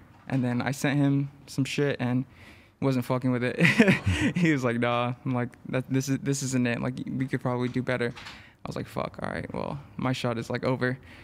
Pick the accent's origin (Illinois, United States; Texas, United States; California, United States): California, United States; Los Angeles; No. So I grew up in East LA.